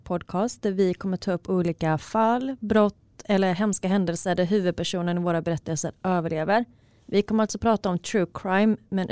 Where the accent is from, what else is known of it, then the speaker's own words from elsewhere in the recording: Falkenberg, Halland County, Sweden; now in Stockholm, Sweden; Jag kommer från en småstad på västkusten som heter Falkenberg. Jag har bott i Stockholm nu i cirka 3 år